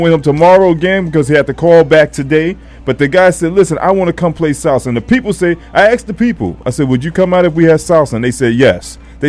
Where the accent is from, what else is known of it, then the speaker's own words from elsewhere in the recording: New York City, New York, United States; And I'm from 121st Street in Morningside.